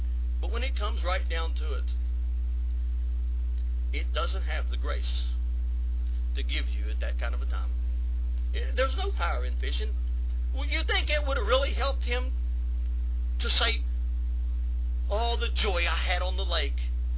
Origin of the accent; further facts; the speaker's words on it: West Virginia, United States; because he was from West Virginia and I was from West Virginia, and I liked the outdoors